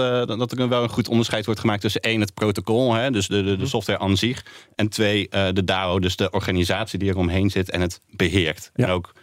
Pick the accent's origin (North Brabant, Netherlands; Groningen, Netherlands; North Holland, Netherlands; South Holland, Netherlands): North Brabant, Netherlands; ik kom uit Brabant, dus dan kan ik dat zeggen natuurlijk.